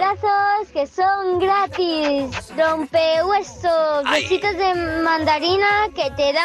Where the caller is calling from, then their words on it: Vinaroz, Valencian Community, Spain; de Vinaroz.